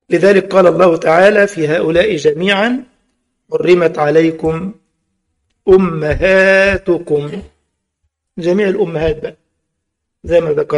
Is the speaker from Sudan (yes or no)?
no; Egypt; حتى عندنا في مصر يقول لك الخال والد